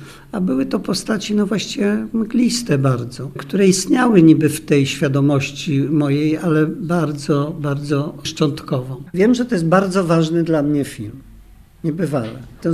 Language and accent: Polish; Warsaw, Masovian Voivodeship, Poland; Jestem warszawiakiem, pobiegłem do Warszawy